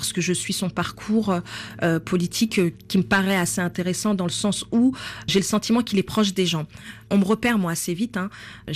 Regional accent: France; je suis française, je me considère comme telle

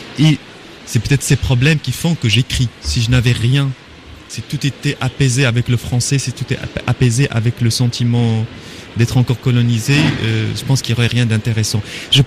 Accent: Morocco; moved away as an adult; now in France; Dans le monde où je suis né, au Maroc, où j'ai vécu 25 ans, et même en France

